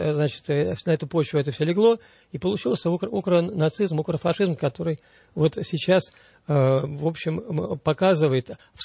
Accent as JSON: {"language": "Russian", "country": "Ukraine", "tie": "born or raised there", "said": "Я помню, как вот так же живешь там в детстве на Украине."}